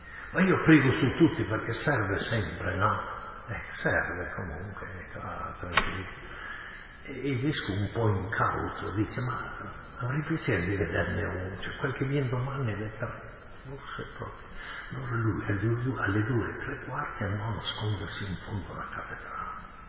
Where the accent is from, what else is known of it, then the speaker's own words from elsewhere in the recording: Emilia-Romagna, Italy; Io sono dalla Romagna, no? Mio nonno era di Sarsina